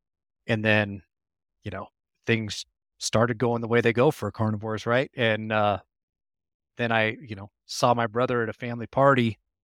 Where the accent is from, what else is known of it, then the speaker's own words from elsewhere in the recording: Colorado, United States; My brother and I were both born and raised in Colorado, grew up hunting.